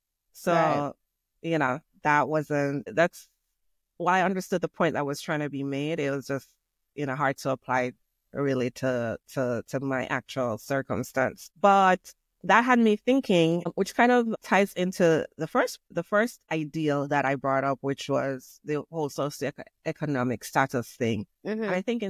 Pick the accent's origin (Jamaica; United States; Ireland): Jamaica; I can only speak for Jamaican people since I'm Jamaican.